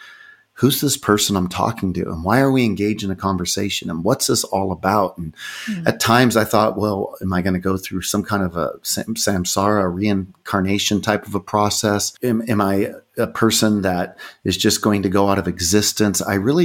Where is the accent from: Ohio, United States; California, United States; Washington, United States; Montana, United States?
California, United States; now in Charlotte, United States; So I'm from California originally, but we moved back to North Carolina.